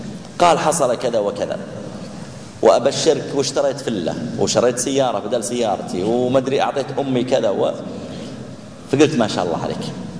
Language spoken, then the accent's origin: Arabic; Asir, Saudi Arabia; كان عندي محاضرة في منطقة في الجنوب عندنا في أبها،